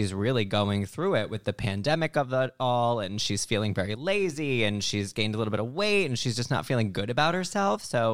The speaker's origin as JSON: {"language": "English", "region": "New York", "country": "United States", "said": "I'm of the mentality, I think, as a New Yorker living in California prior"}